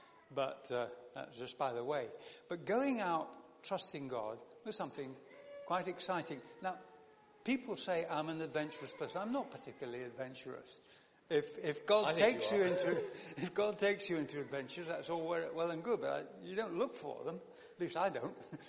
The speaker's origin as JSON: {"language": "English", "town": "Sheffield", "region": "Yorkshire and the Humber", "country": "United Kingdom", "tie": "born or raised there", "said": "Well, I was born and brought up in Sheffield"}